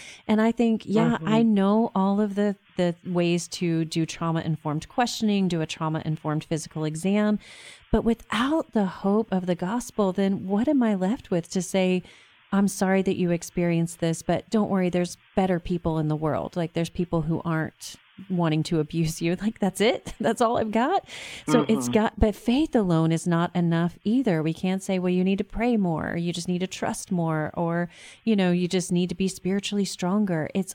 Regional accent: Texas, United States; I'm from Texas, and I have not had a fellow Texan win yet.

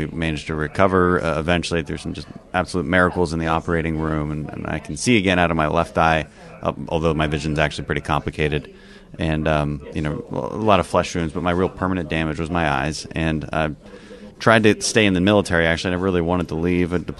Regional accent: Houston, Texas, United States; Houston. So, okay. Yeah, I'm an oil and gas family. You know, the second district is in the Houston area, and that's always been home.

